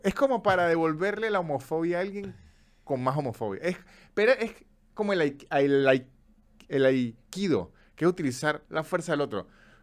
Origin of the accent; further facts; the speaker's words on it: San Cristóbal, Táchira, Venezuela; also born or lived in Caracas; incluso en la misma Venezuela, yo que soy de San Cristóbal, una ciudad lejos. y me mudo a Caracas.